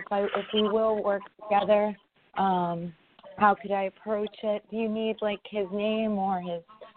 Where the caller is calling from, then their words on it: New York, United States; Hi, I'm calling from New York.